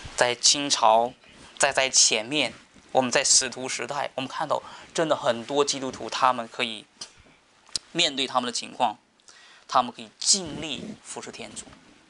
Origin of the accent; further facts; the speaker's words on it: Shanxi, China; 但是我们是我们山西人，我们知道在山西死了好多宣教士